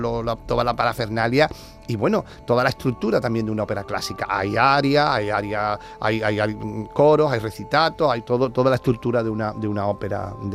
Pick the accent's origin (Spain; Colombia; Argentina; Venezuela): Spain; Dos Hermanas, Andalusia; De Dos Hermanas.